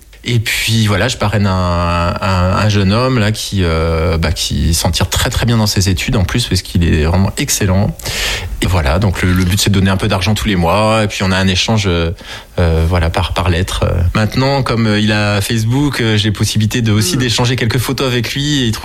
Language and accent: French; Vannes, Brittany, France; born there; moved away as an adult; now in Angers, France; Je suis né à Vannes, en Bretagne.